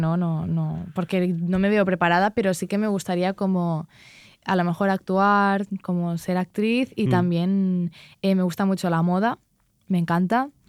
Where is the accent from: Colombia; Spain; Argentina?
Spain; Porto Colom, Balearic Islands; O sea, es como Felanitz y hay muchos pueblos y mi pueblo es Puerto Colom, que es un pueblo muy pequeñito.